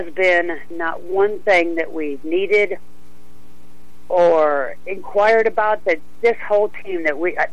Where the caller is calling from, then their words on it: Hohenwald, Tennessee, United States; Hohenwald.